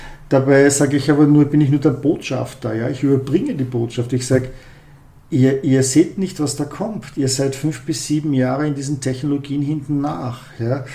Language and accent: German; Austria; Und ich sage das als Österreicher